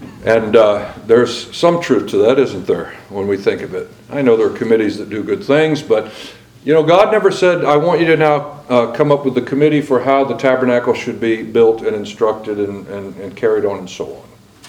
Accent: Florida, United States; born there; And I was born in North Florida, which folks sometimes refer to as more like South Georgia, because North Florida, particularly when I was coming up as a boy, is a whole different strata, okay?

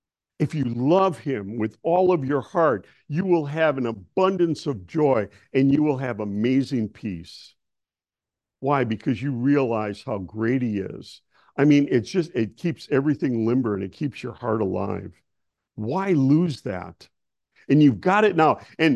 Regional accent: Milwaukee, Wisconsin, United States; It's the same I knew about cows growing up in Milwaukee.

